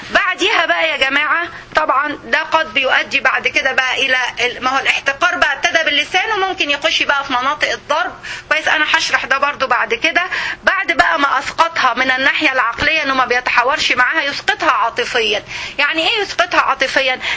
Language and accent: Arabic; Egypt; عندنا في مصر